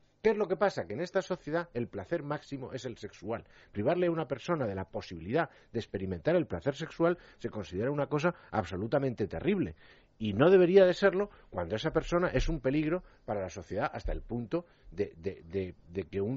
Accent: Spain; como los españoles

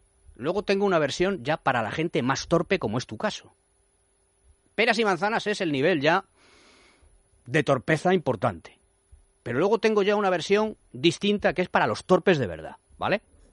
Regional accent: Spain; yo, antes que aficionado al fútbol, soy español.

